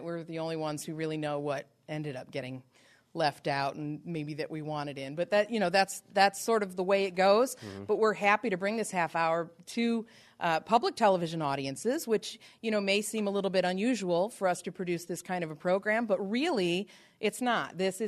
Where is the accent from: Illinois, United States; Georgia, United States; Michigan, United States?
Michigan, United States; And, you know, it's interesting. I'm from Southeast Michigan.